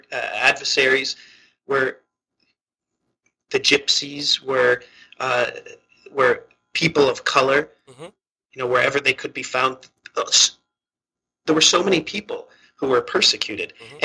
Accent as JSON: {"language": "English", "town": "Washington", "region": "District of Columbia", "country": "United States", "tie": "born there", "said": "I was born in Washington, D.C. Like, how more American do I need to be?"}